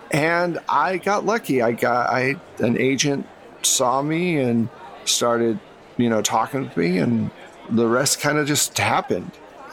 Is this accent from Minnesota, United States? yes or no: yes; Minnesota, United States; now in Los Angeles, United States; I came here from Minnesota.